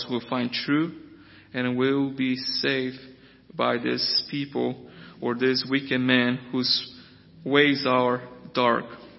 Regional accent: Brazil; And as I was growing up in Brazil, my mom would always told me, do not run with this crowd.

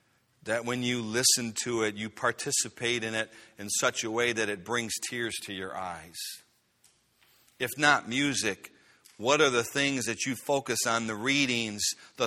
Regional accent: Chicago, Illinois, United States; English is a second language; I am not an English major. I went to Chicago Public Schools, and I had to learn English when I went to college.

